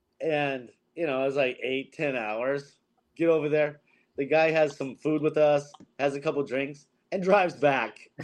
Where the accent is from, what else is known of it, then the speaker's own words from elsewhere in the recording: Washington, United States; also born or lived in California; I was born in California. Then, my parents moved to Washington when I was about 12. Then I have a new school. I'm the new kid in high school and all this and this random town in Washington.